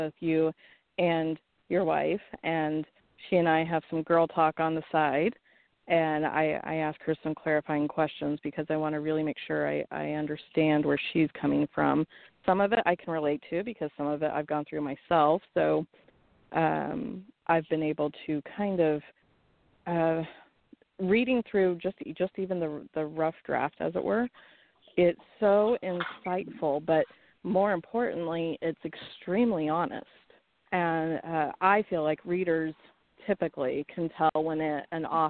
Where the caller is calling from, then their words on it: Florida, United States; I'm calling from Central Florida.